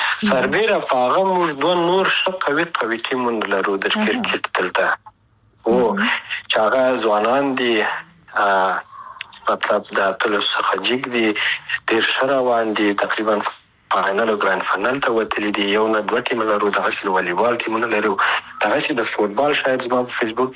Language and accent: Pashto; Afghanistan; لکه زه افغان یم د افغانستان سره که مینه ونه لرم